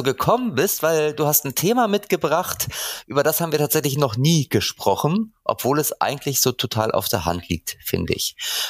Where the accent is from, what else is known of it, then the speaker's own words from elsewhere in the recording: Hamburg, Germany; Ich sag Moin Moin, ne? Das sagt man nämlich als Hamburger.